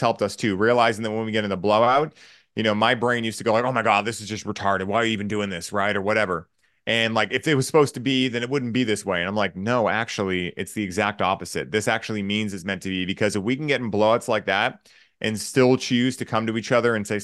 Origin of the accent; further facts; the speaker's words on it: Boston, Massachusetts, United States; part of the reason I'm grateful that I was raised in Boston